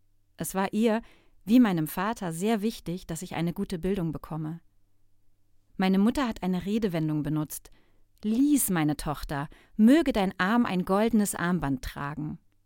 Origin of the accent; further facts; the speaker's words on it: Ankara, Turkey; Ich komme aus der Türkei, aus einer kleinen Stadt in der Nähe von Ankara. Ich bin 32 Jahre alt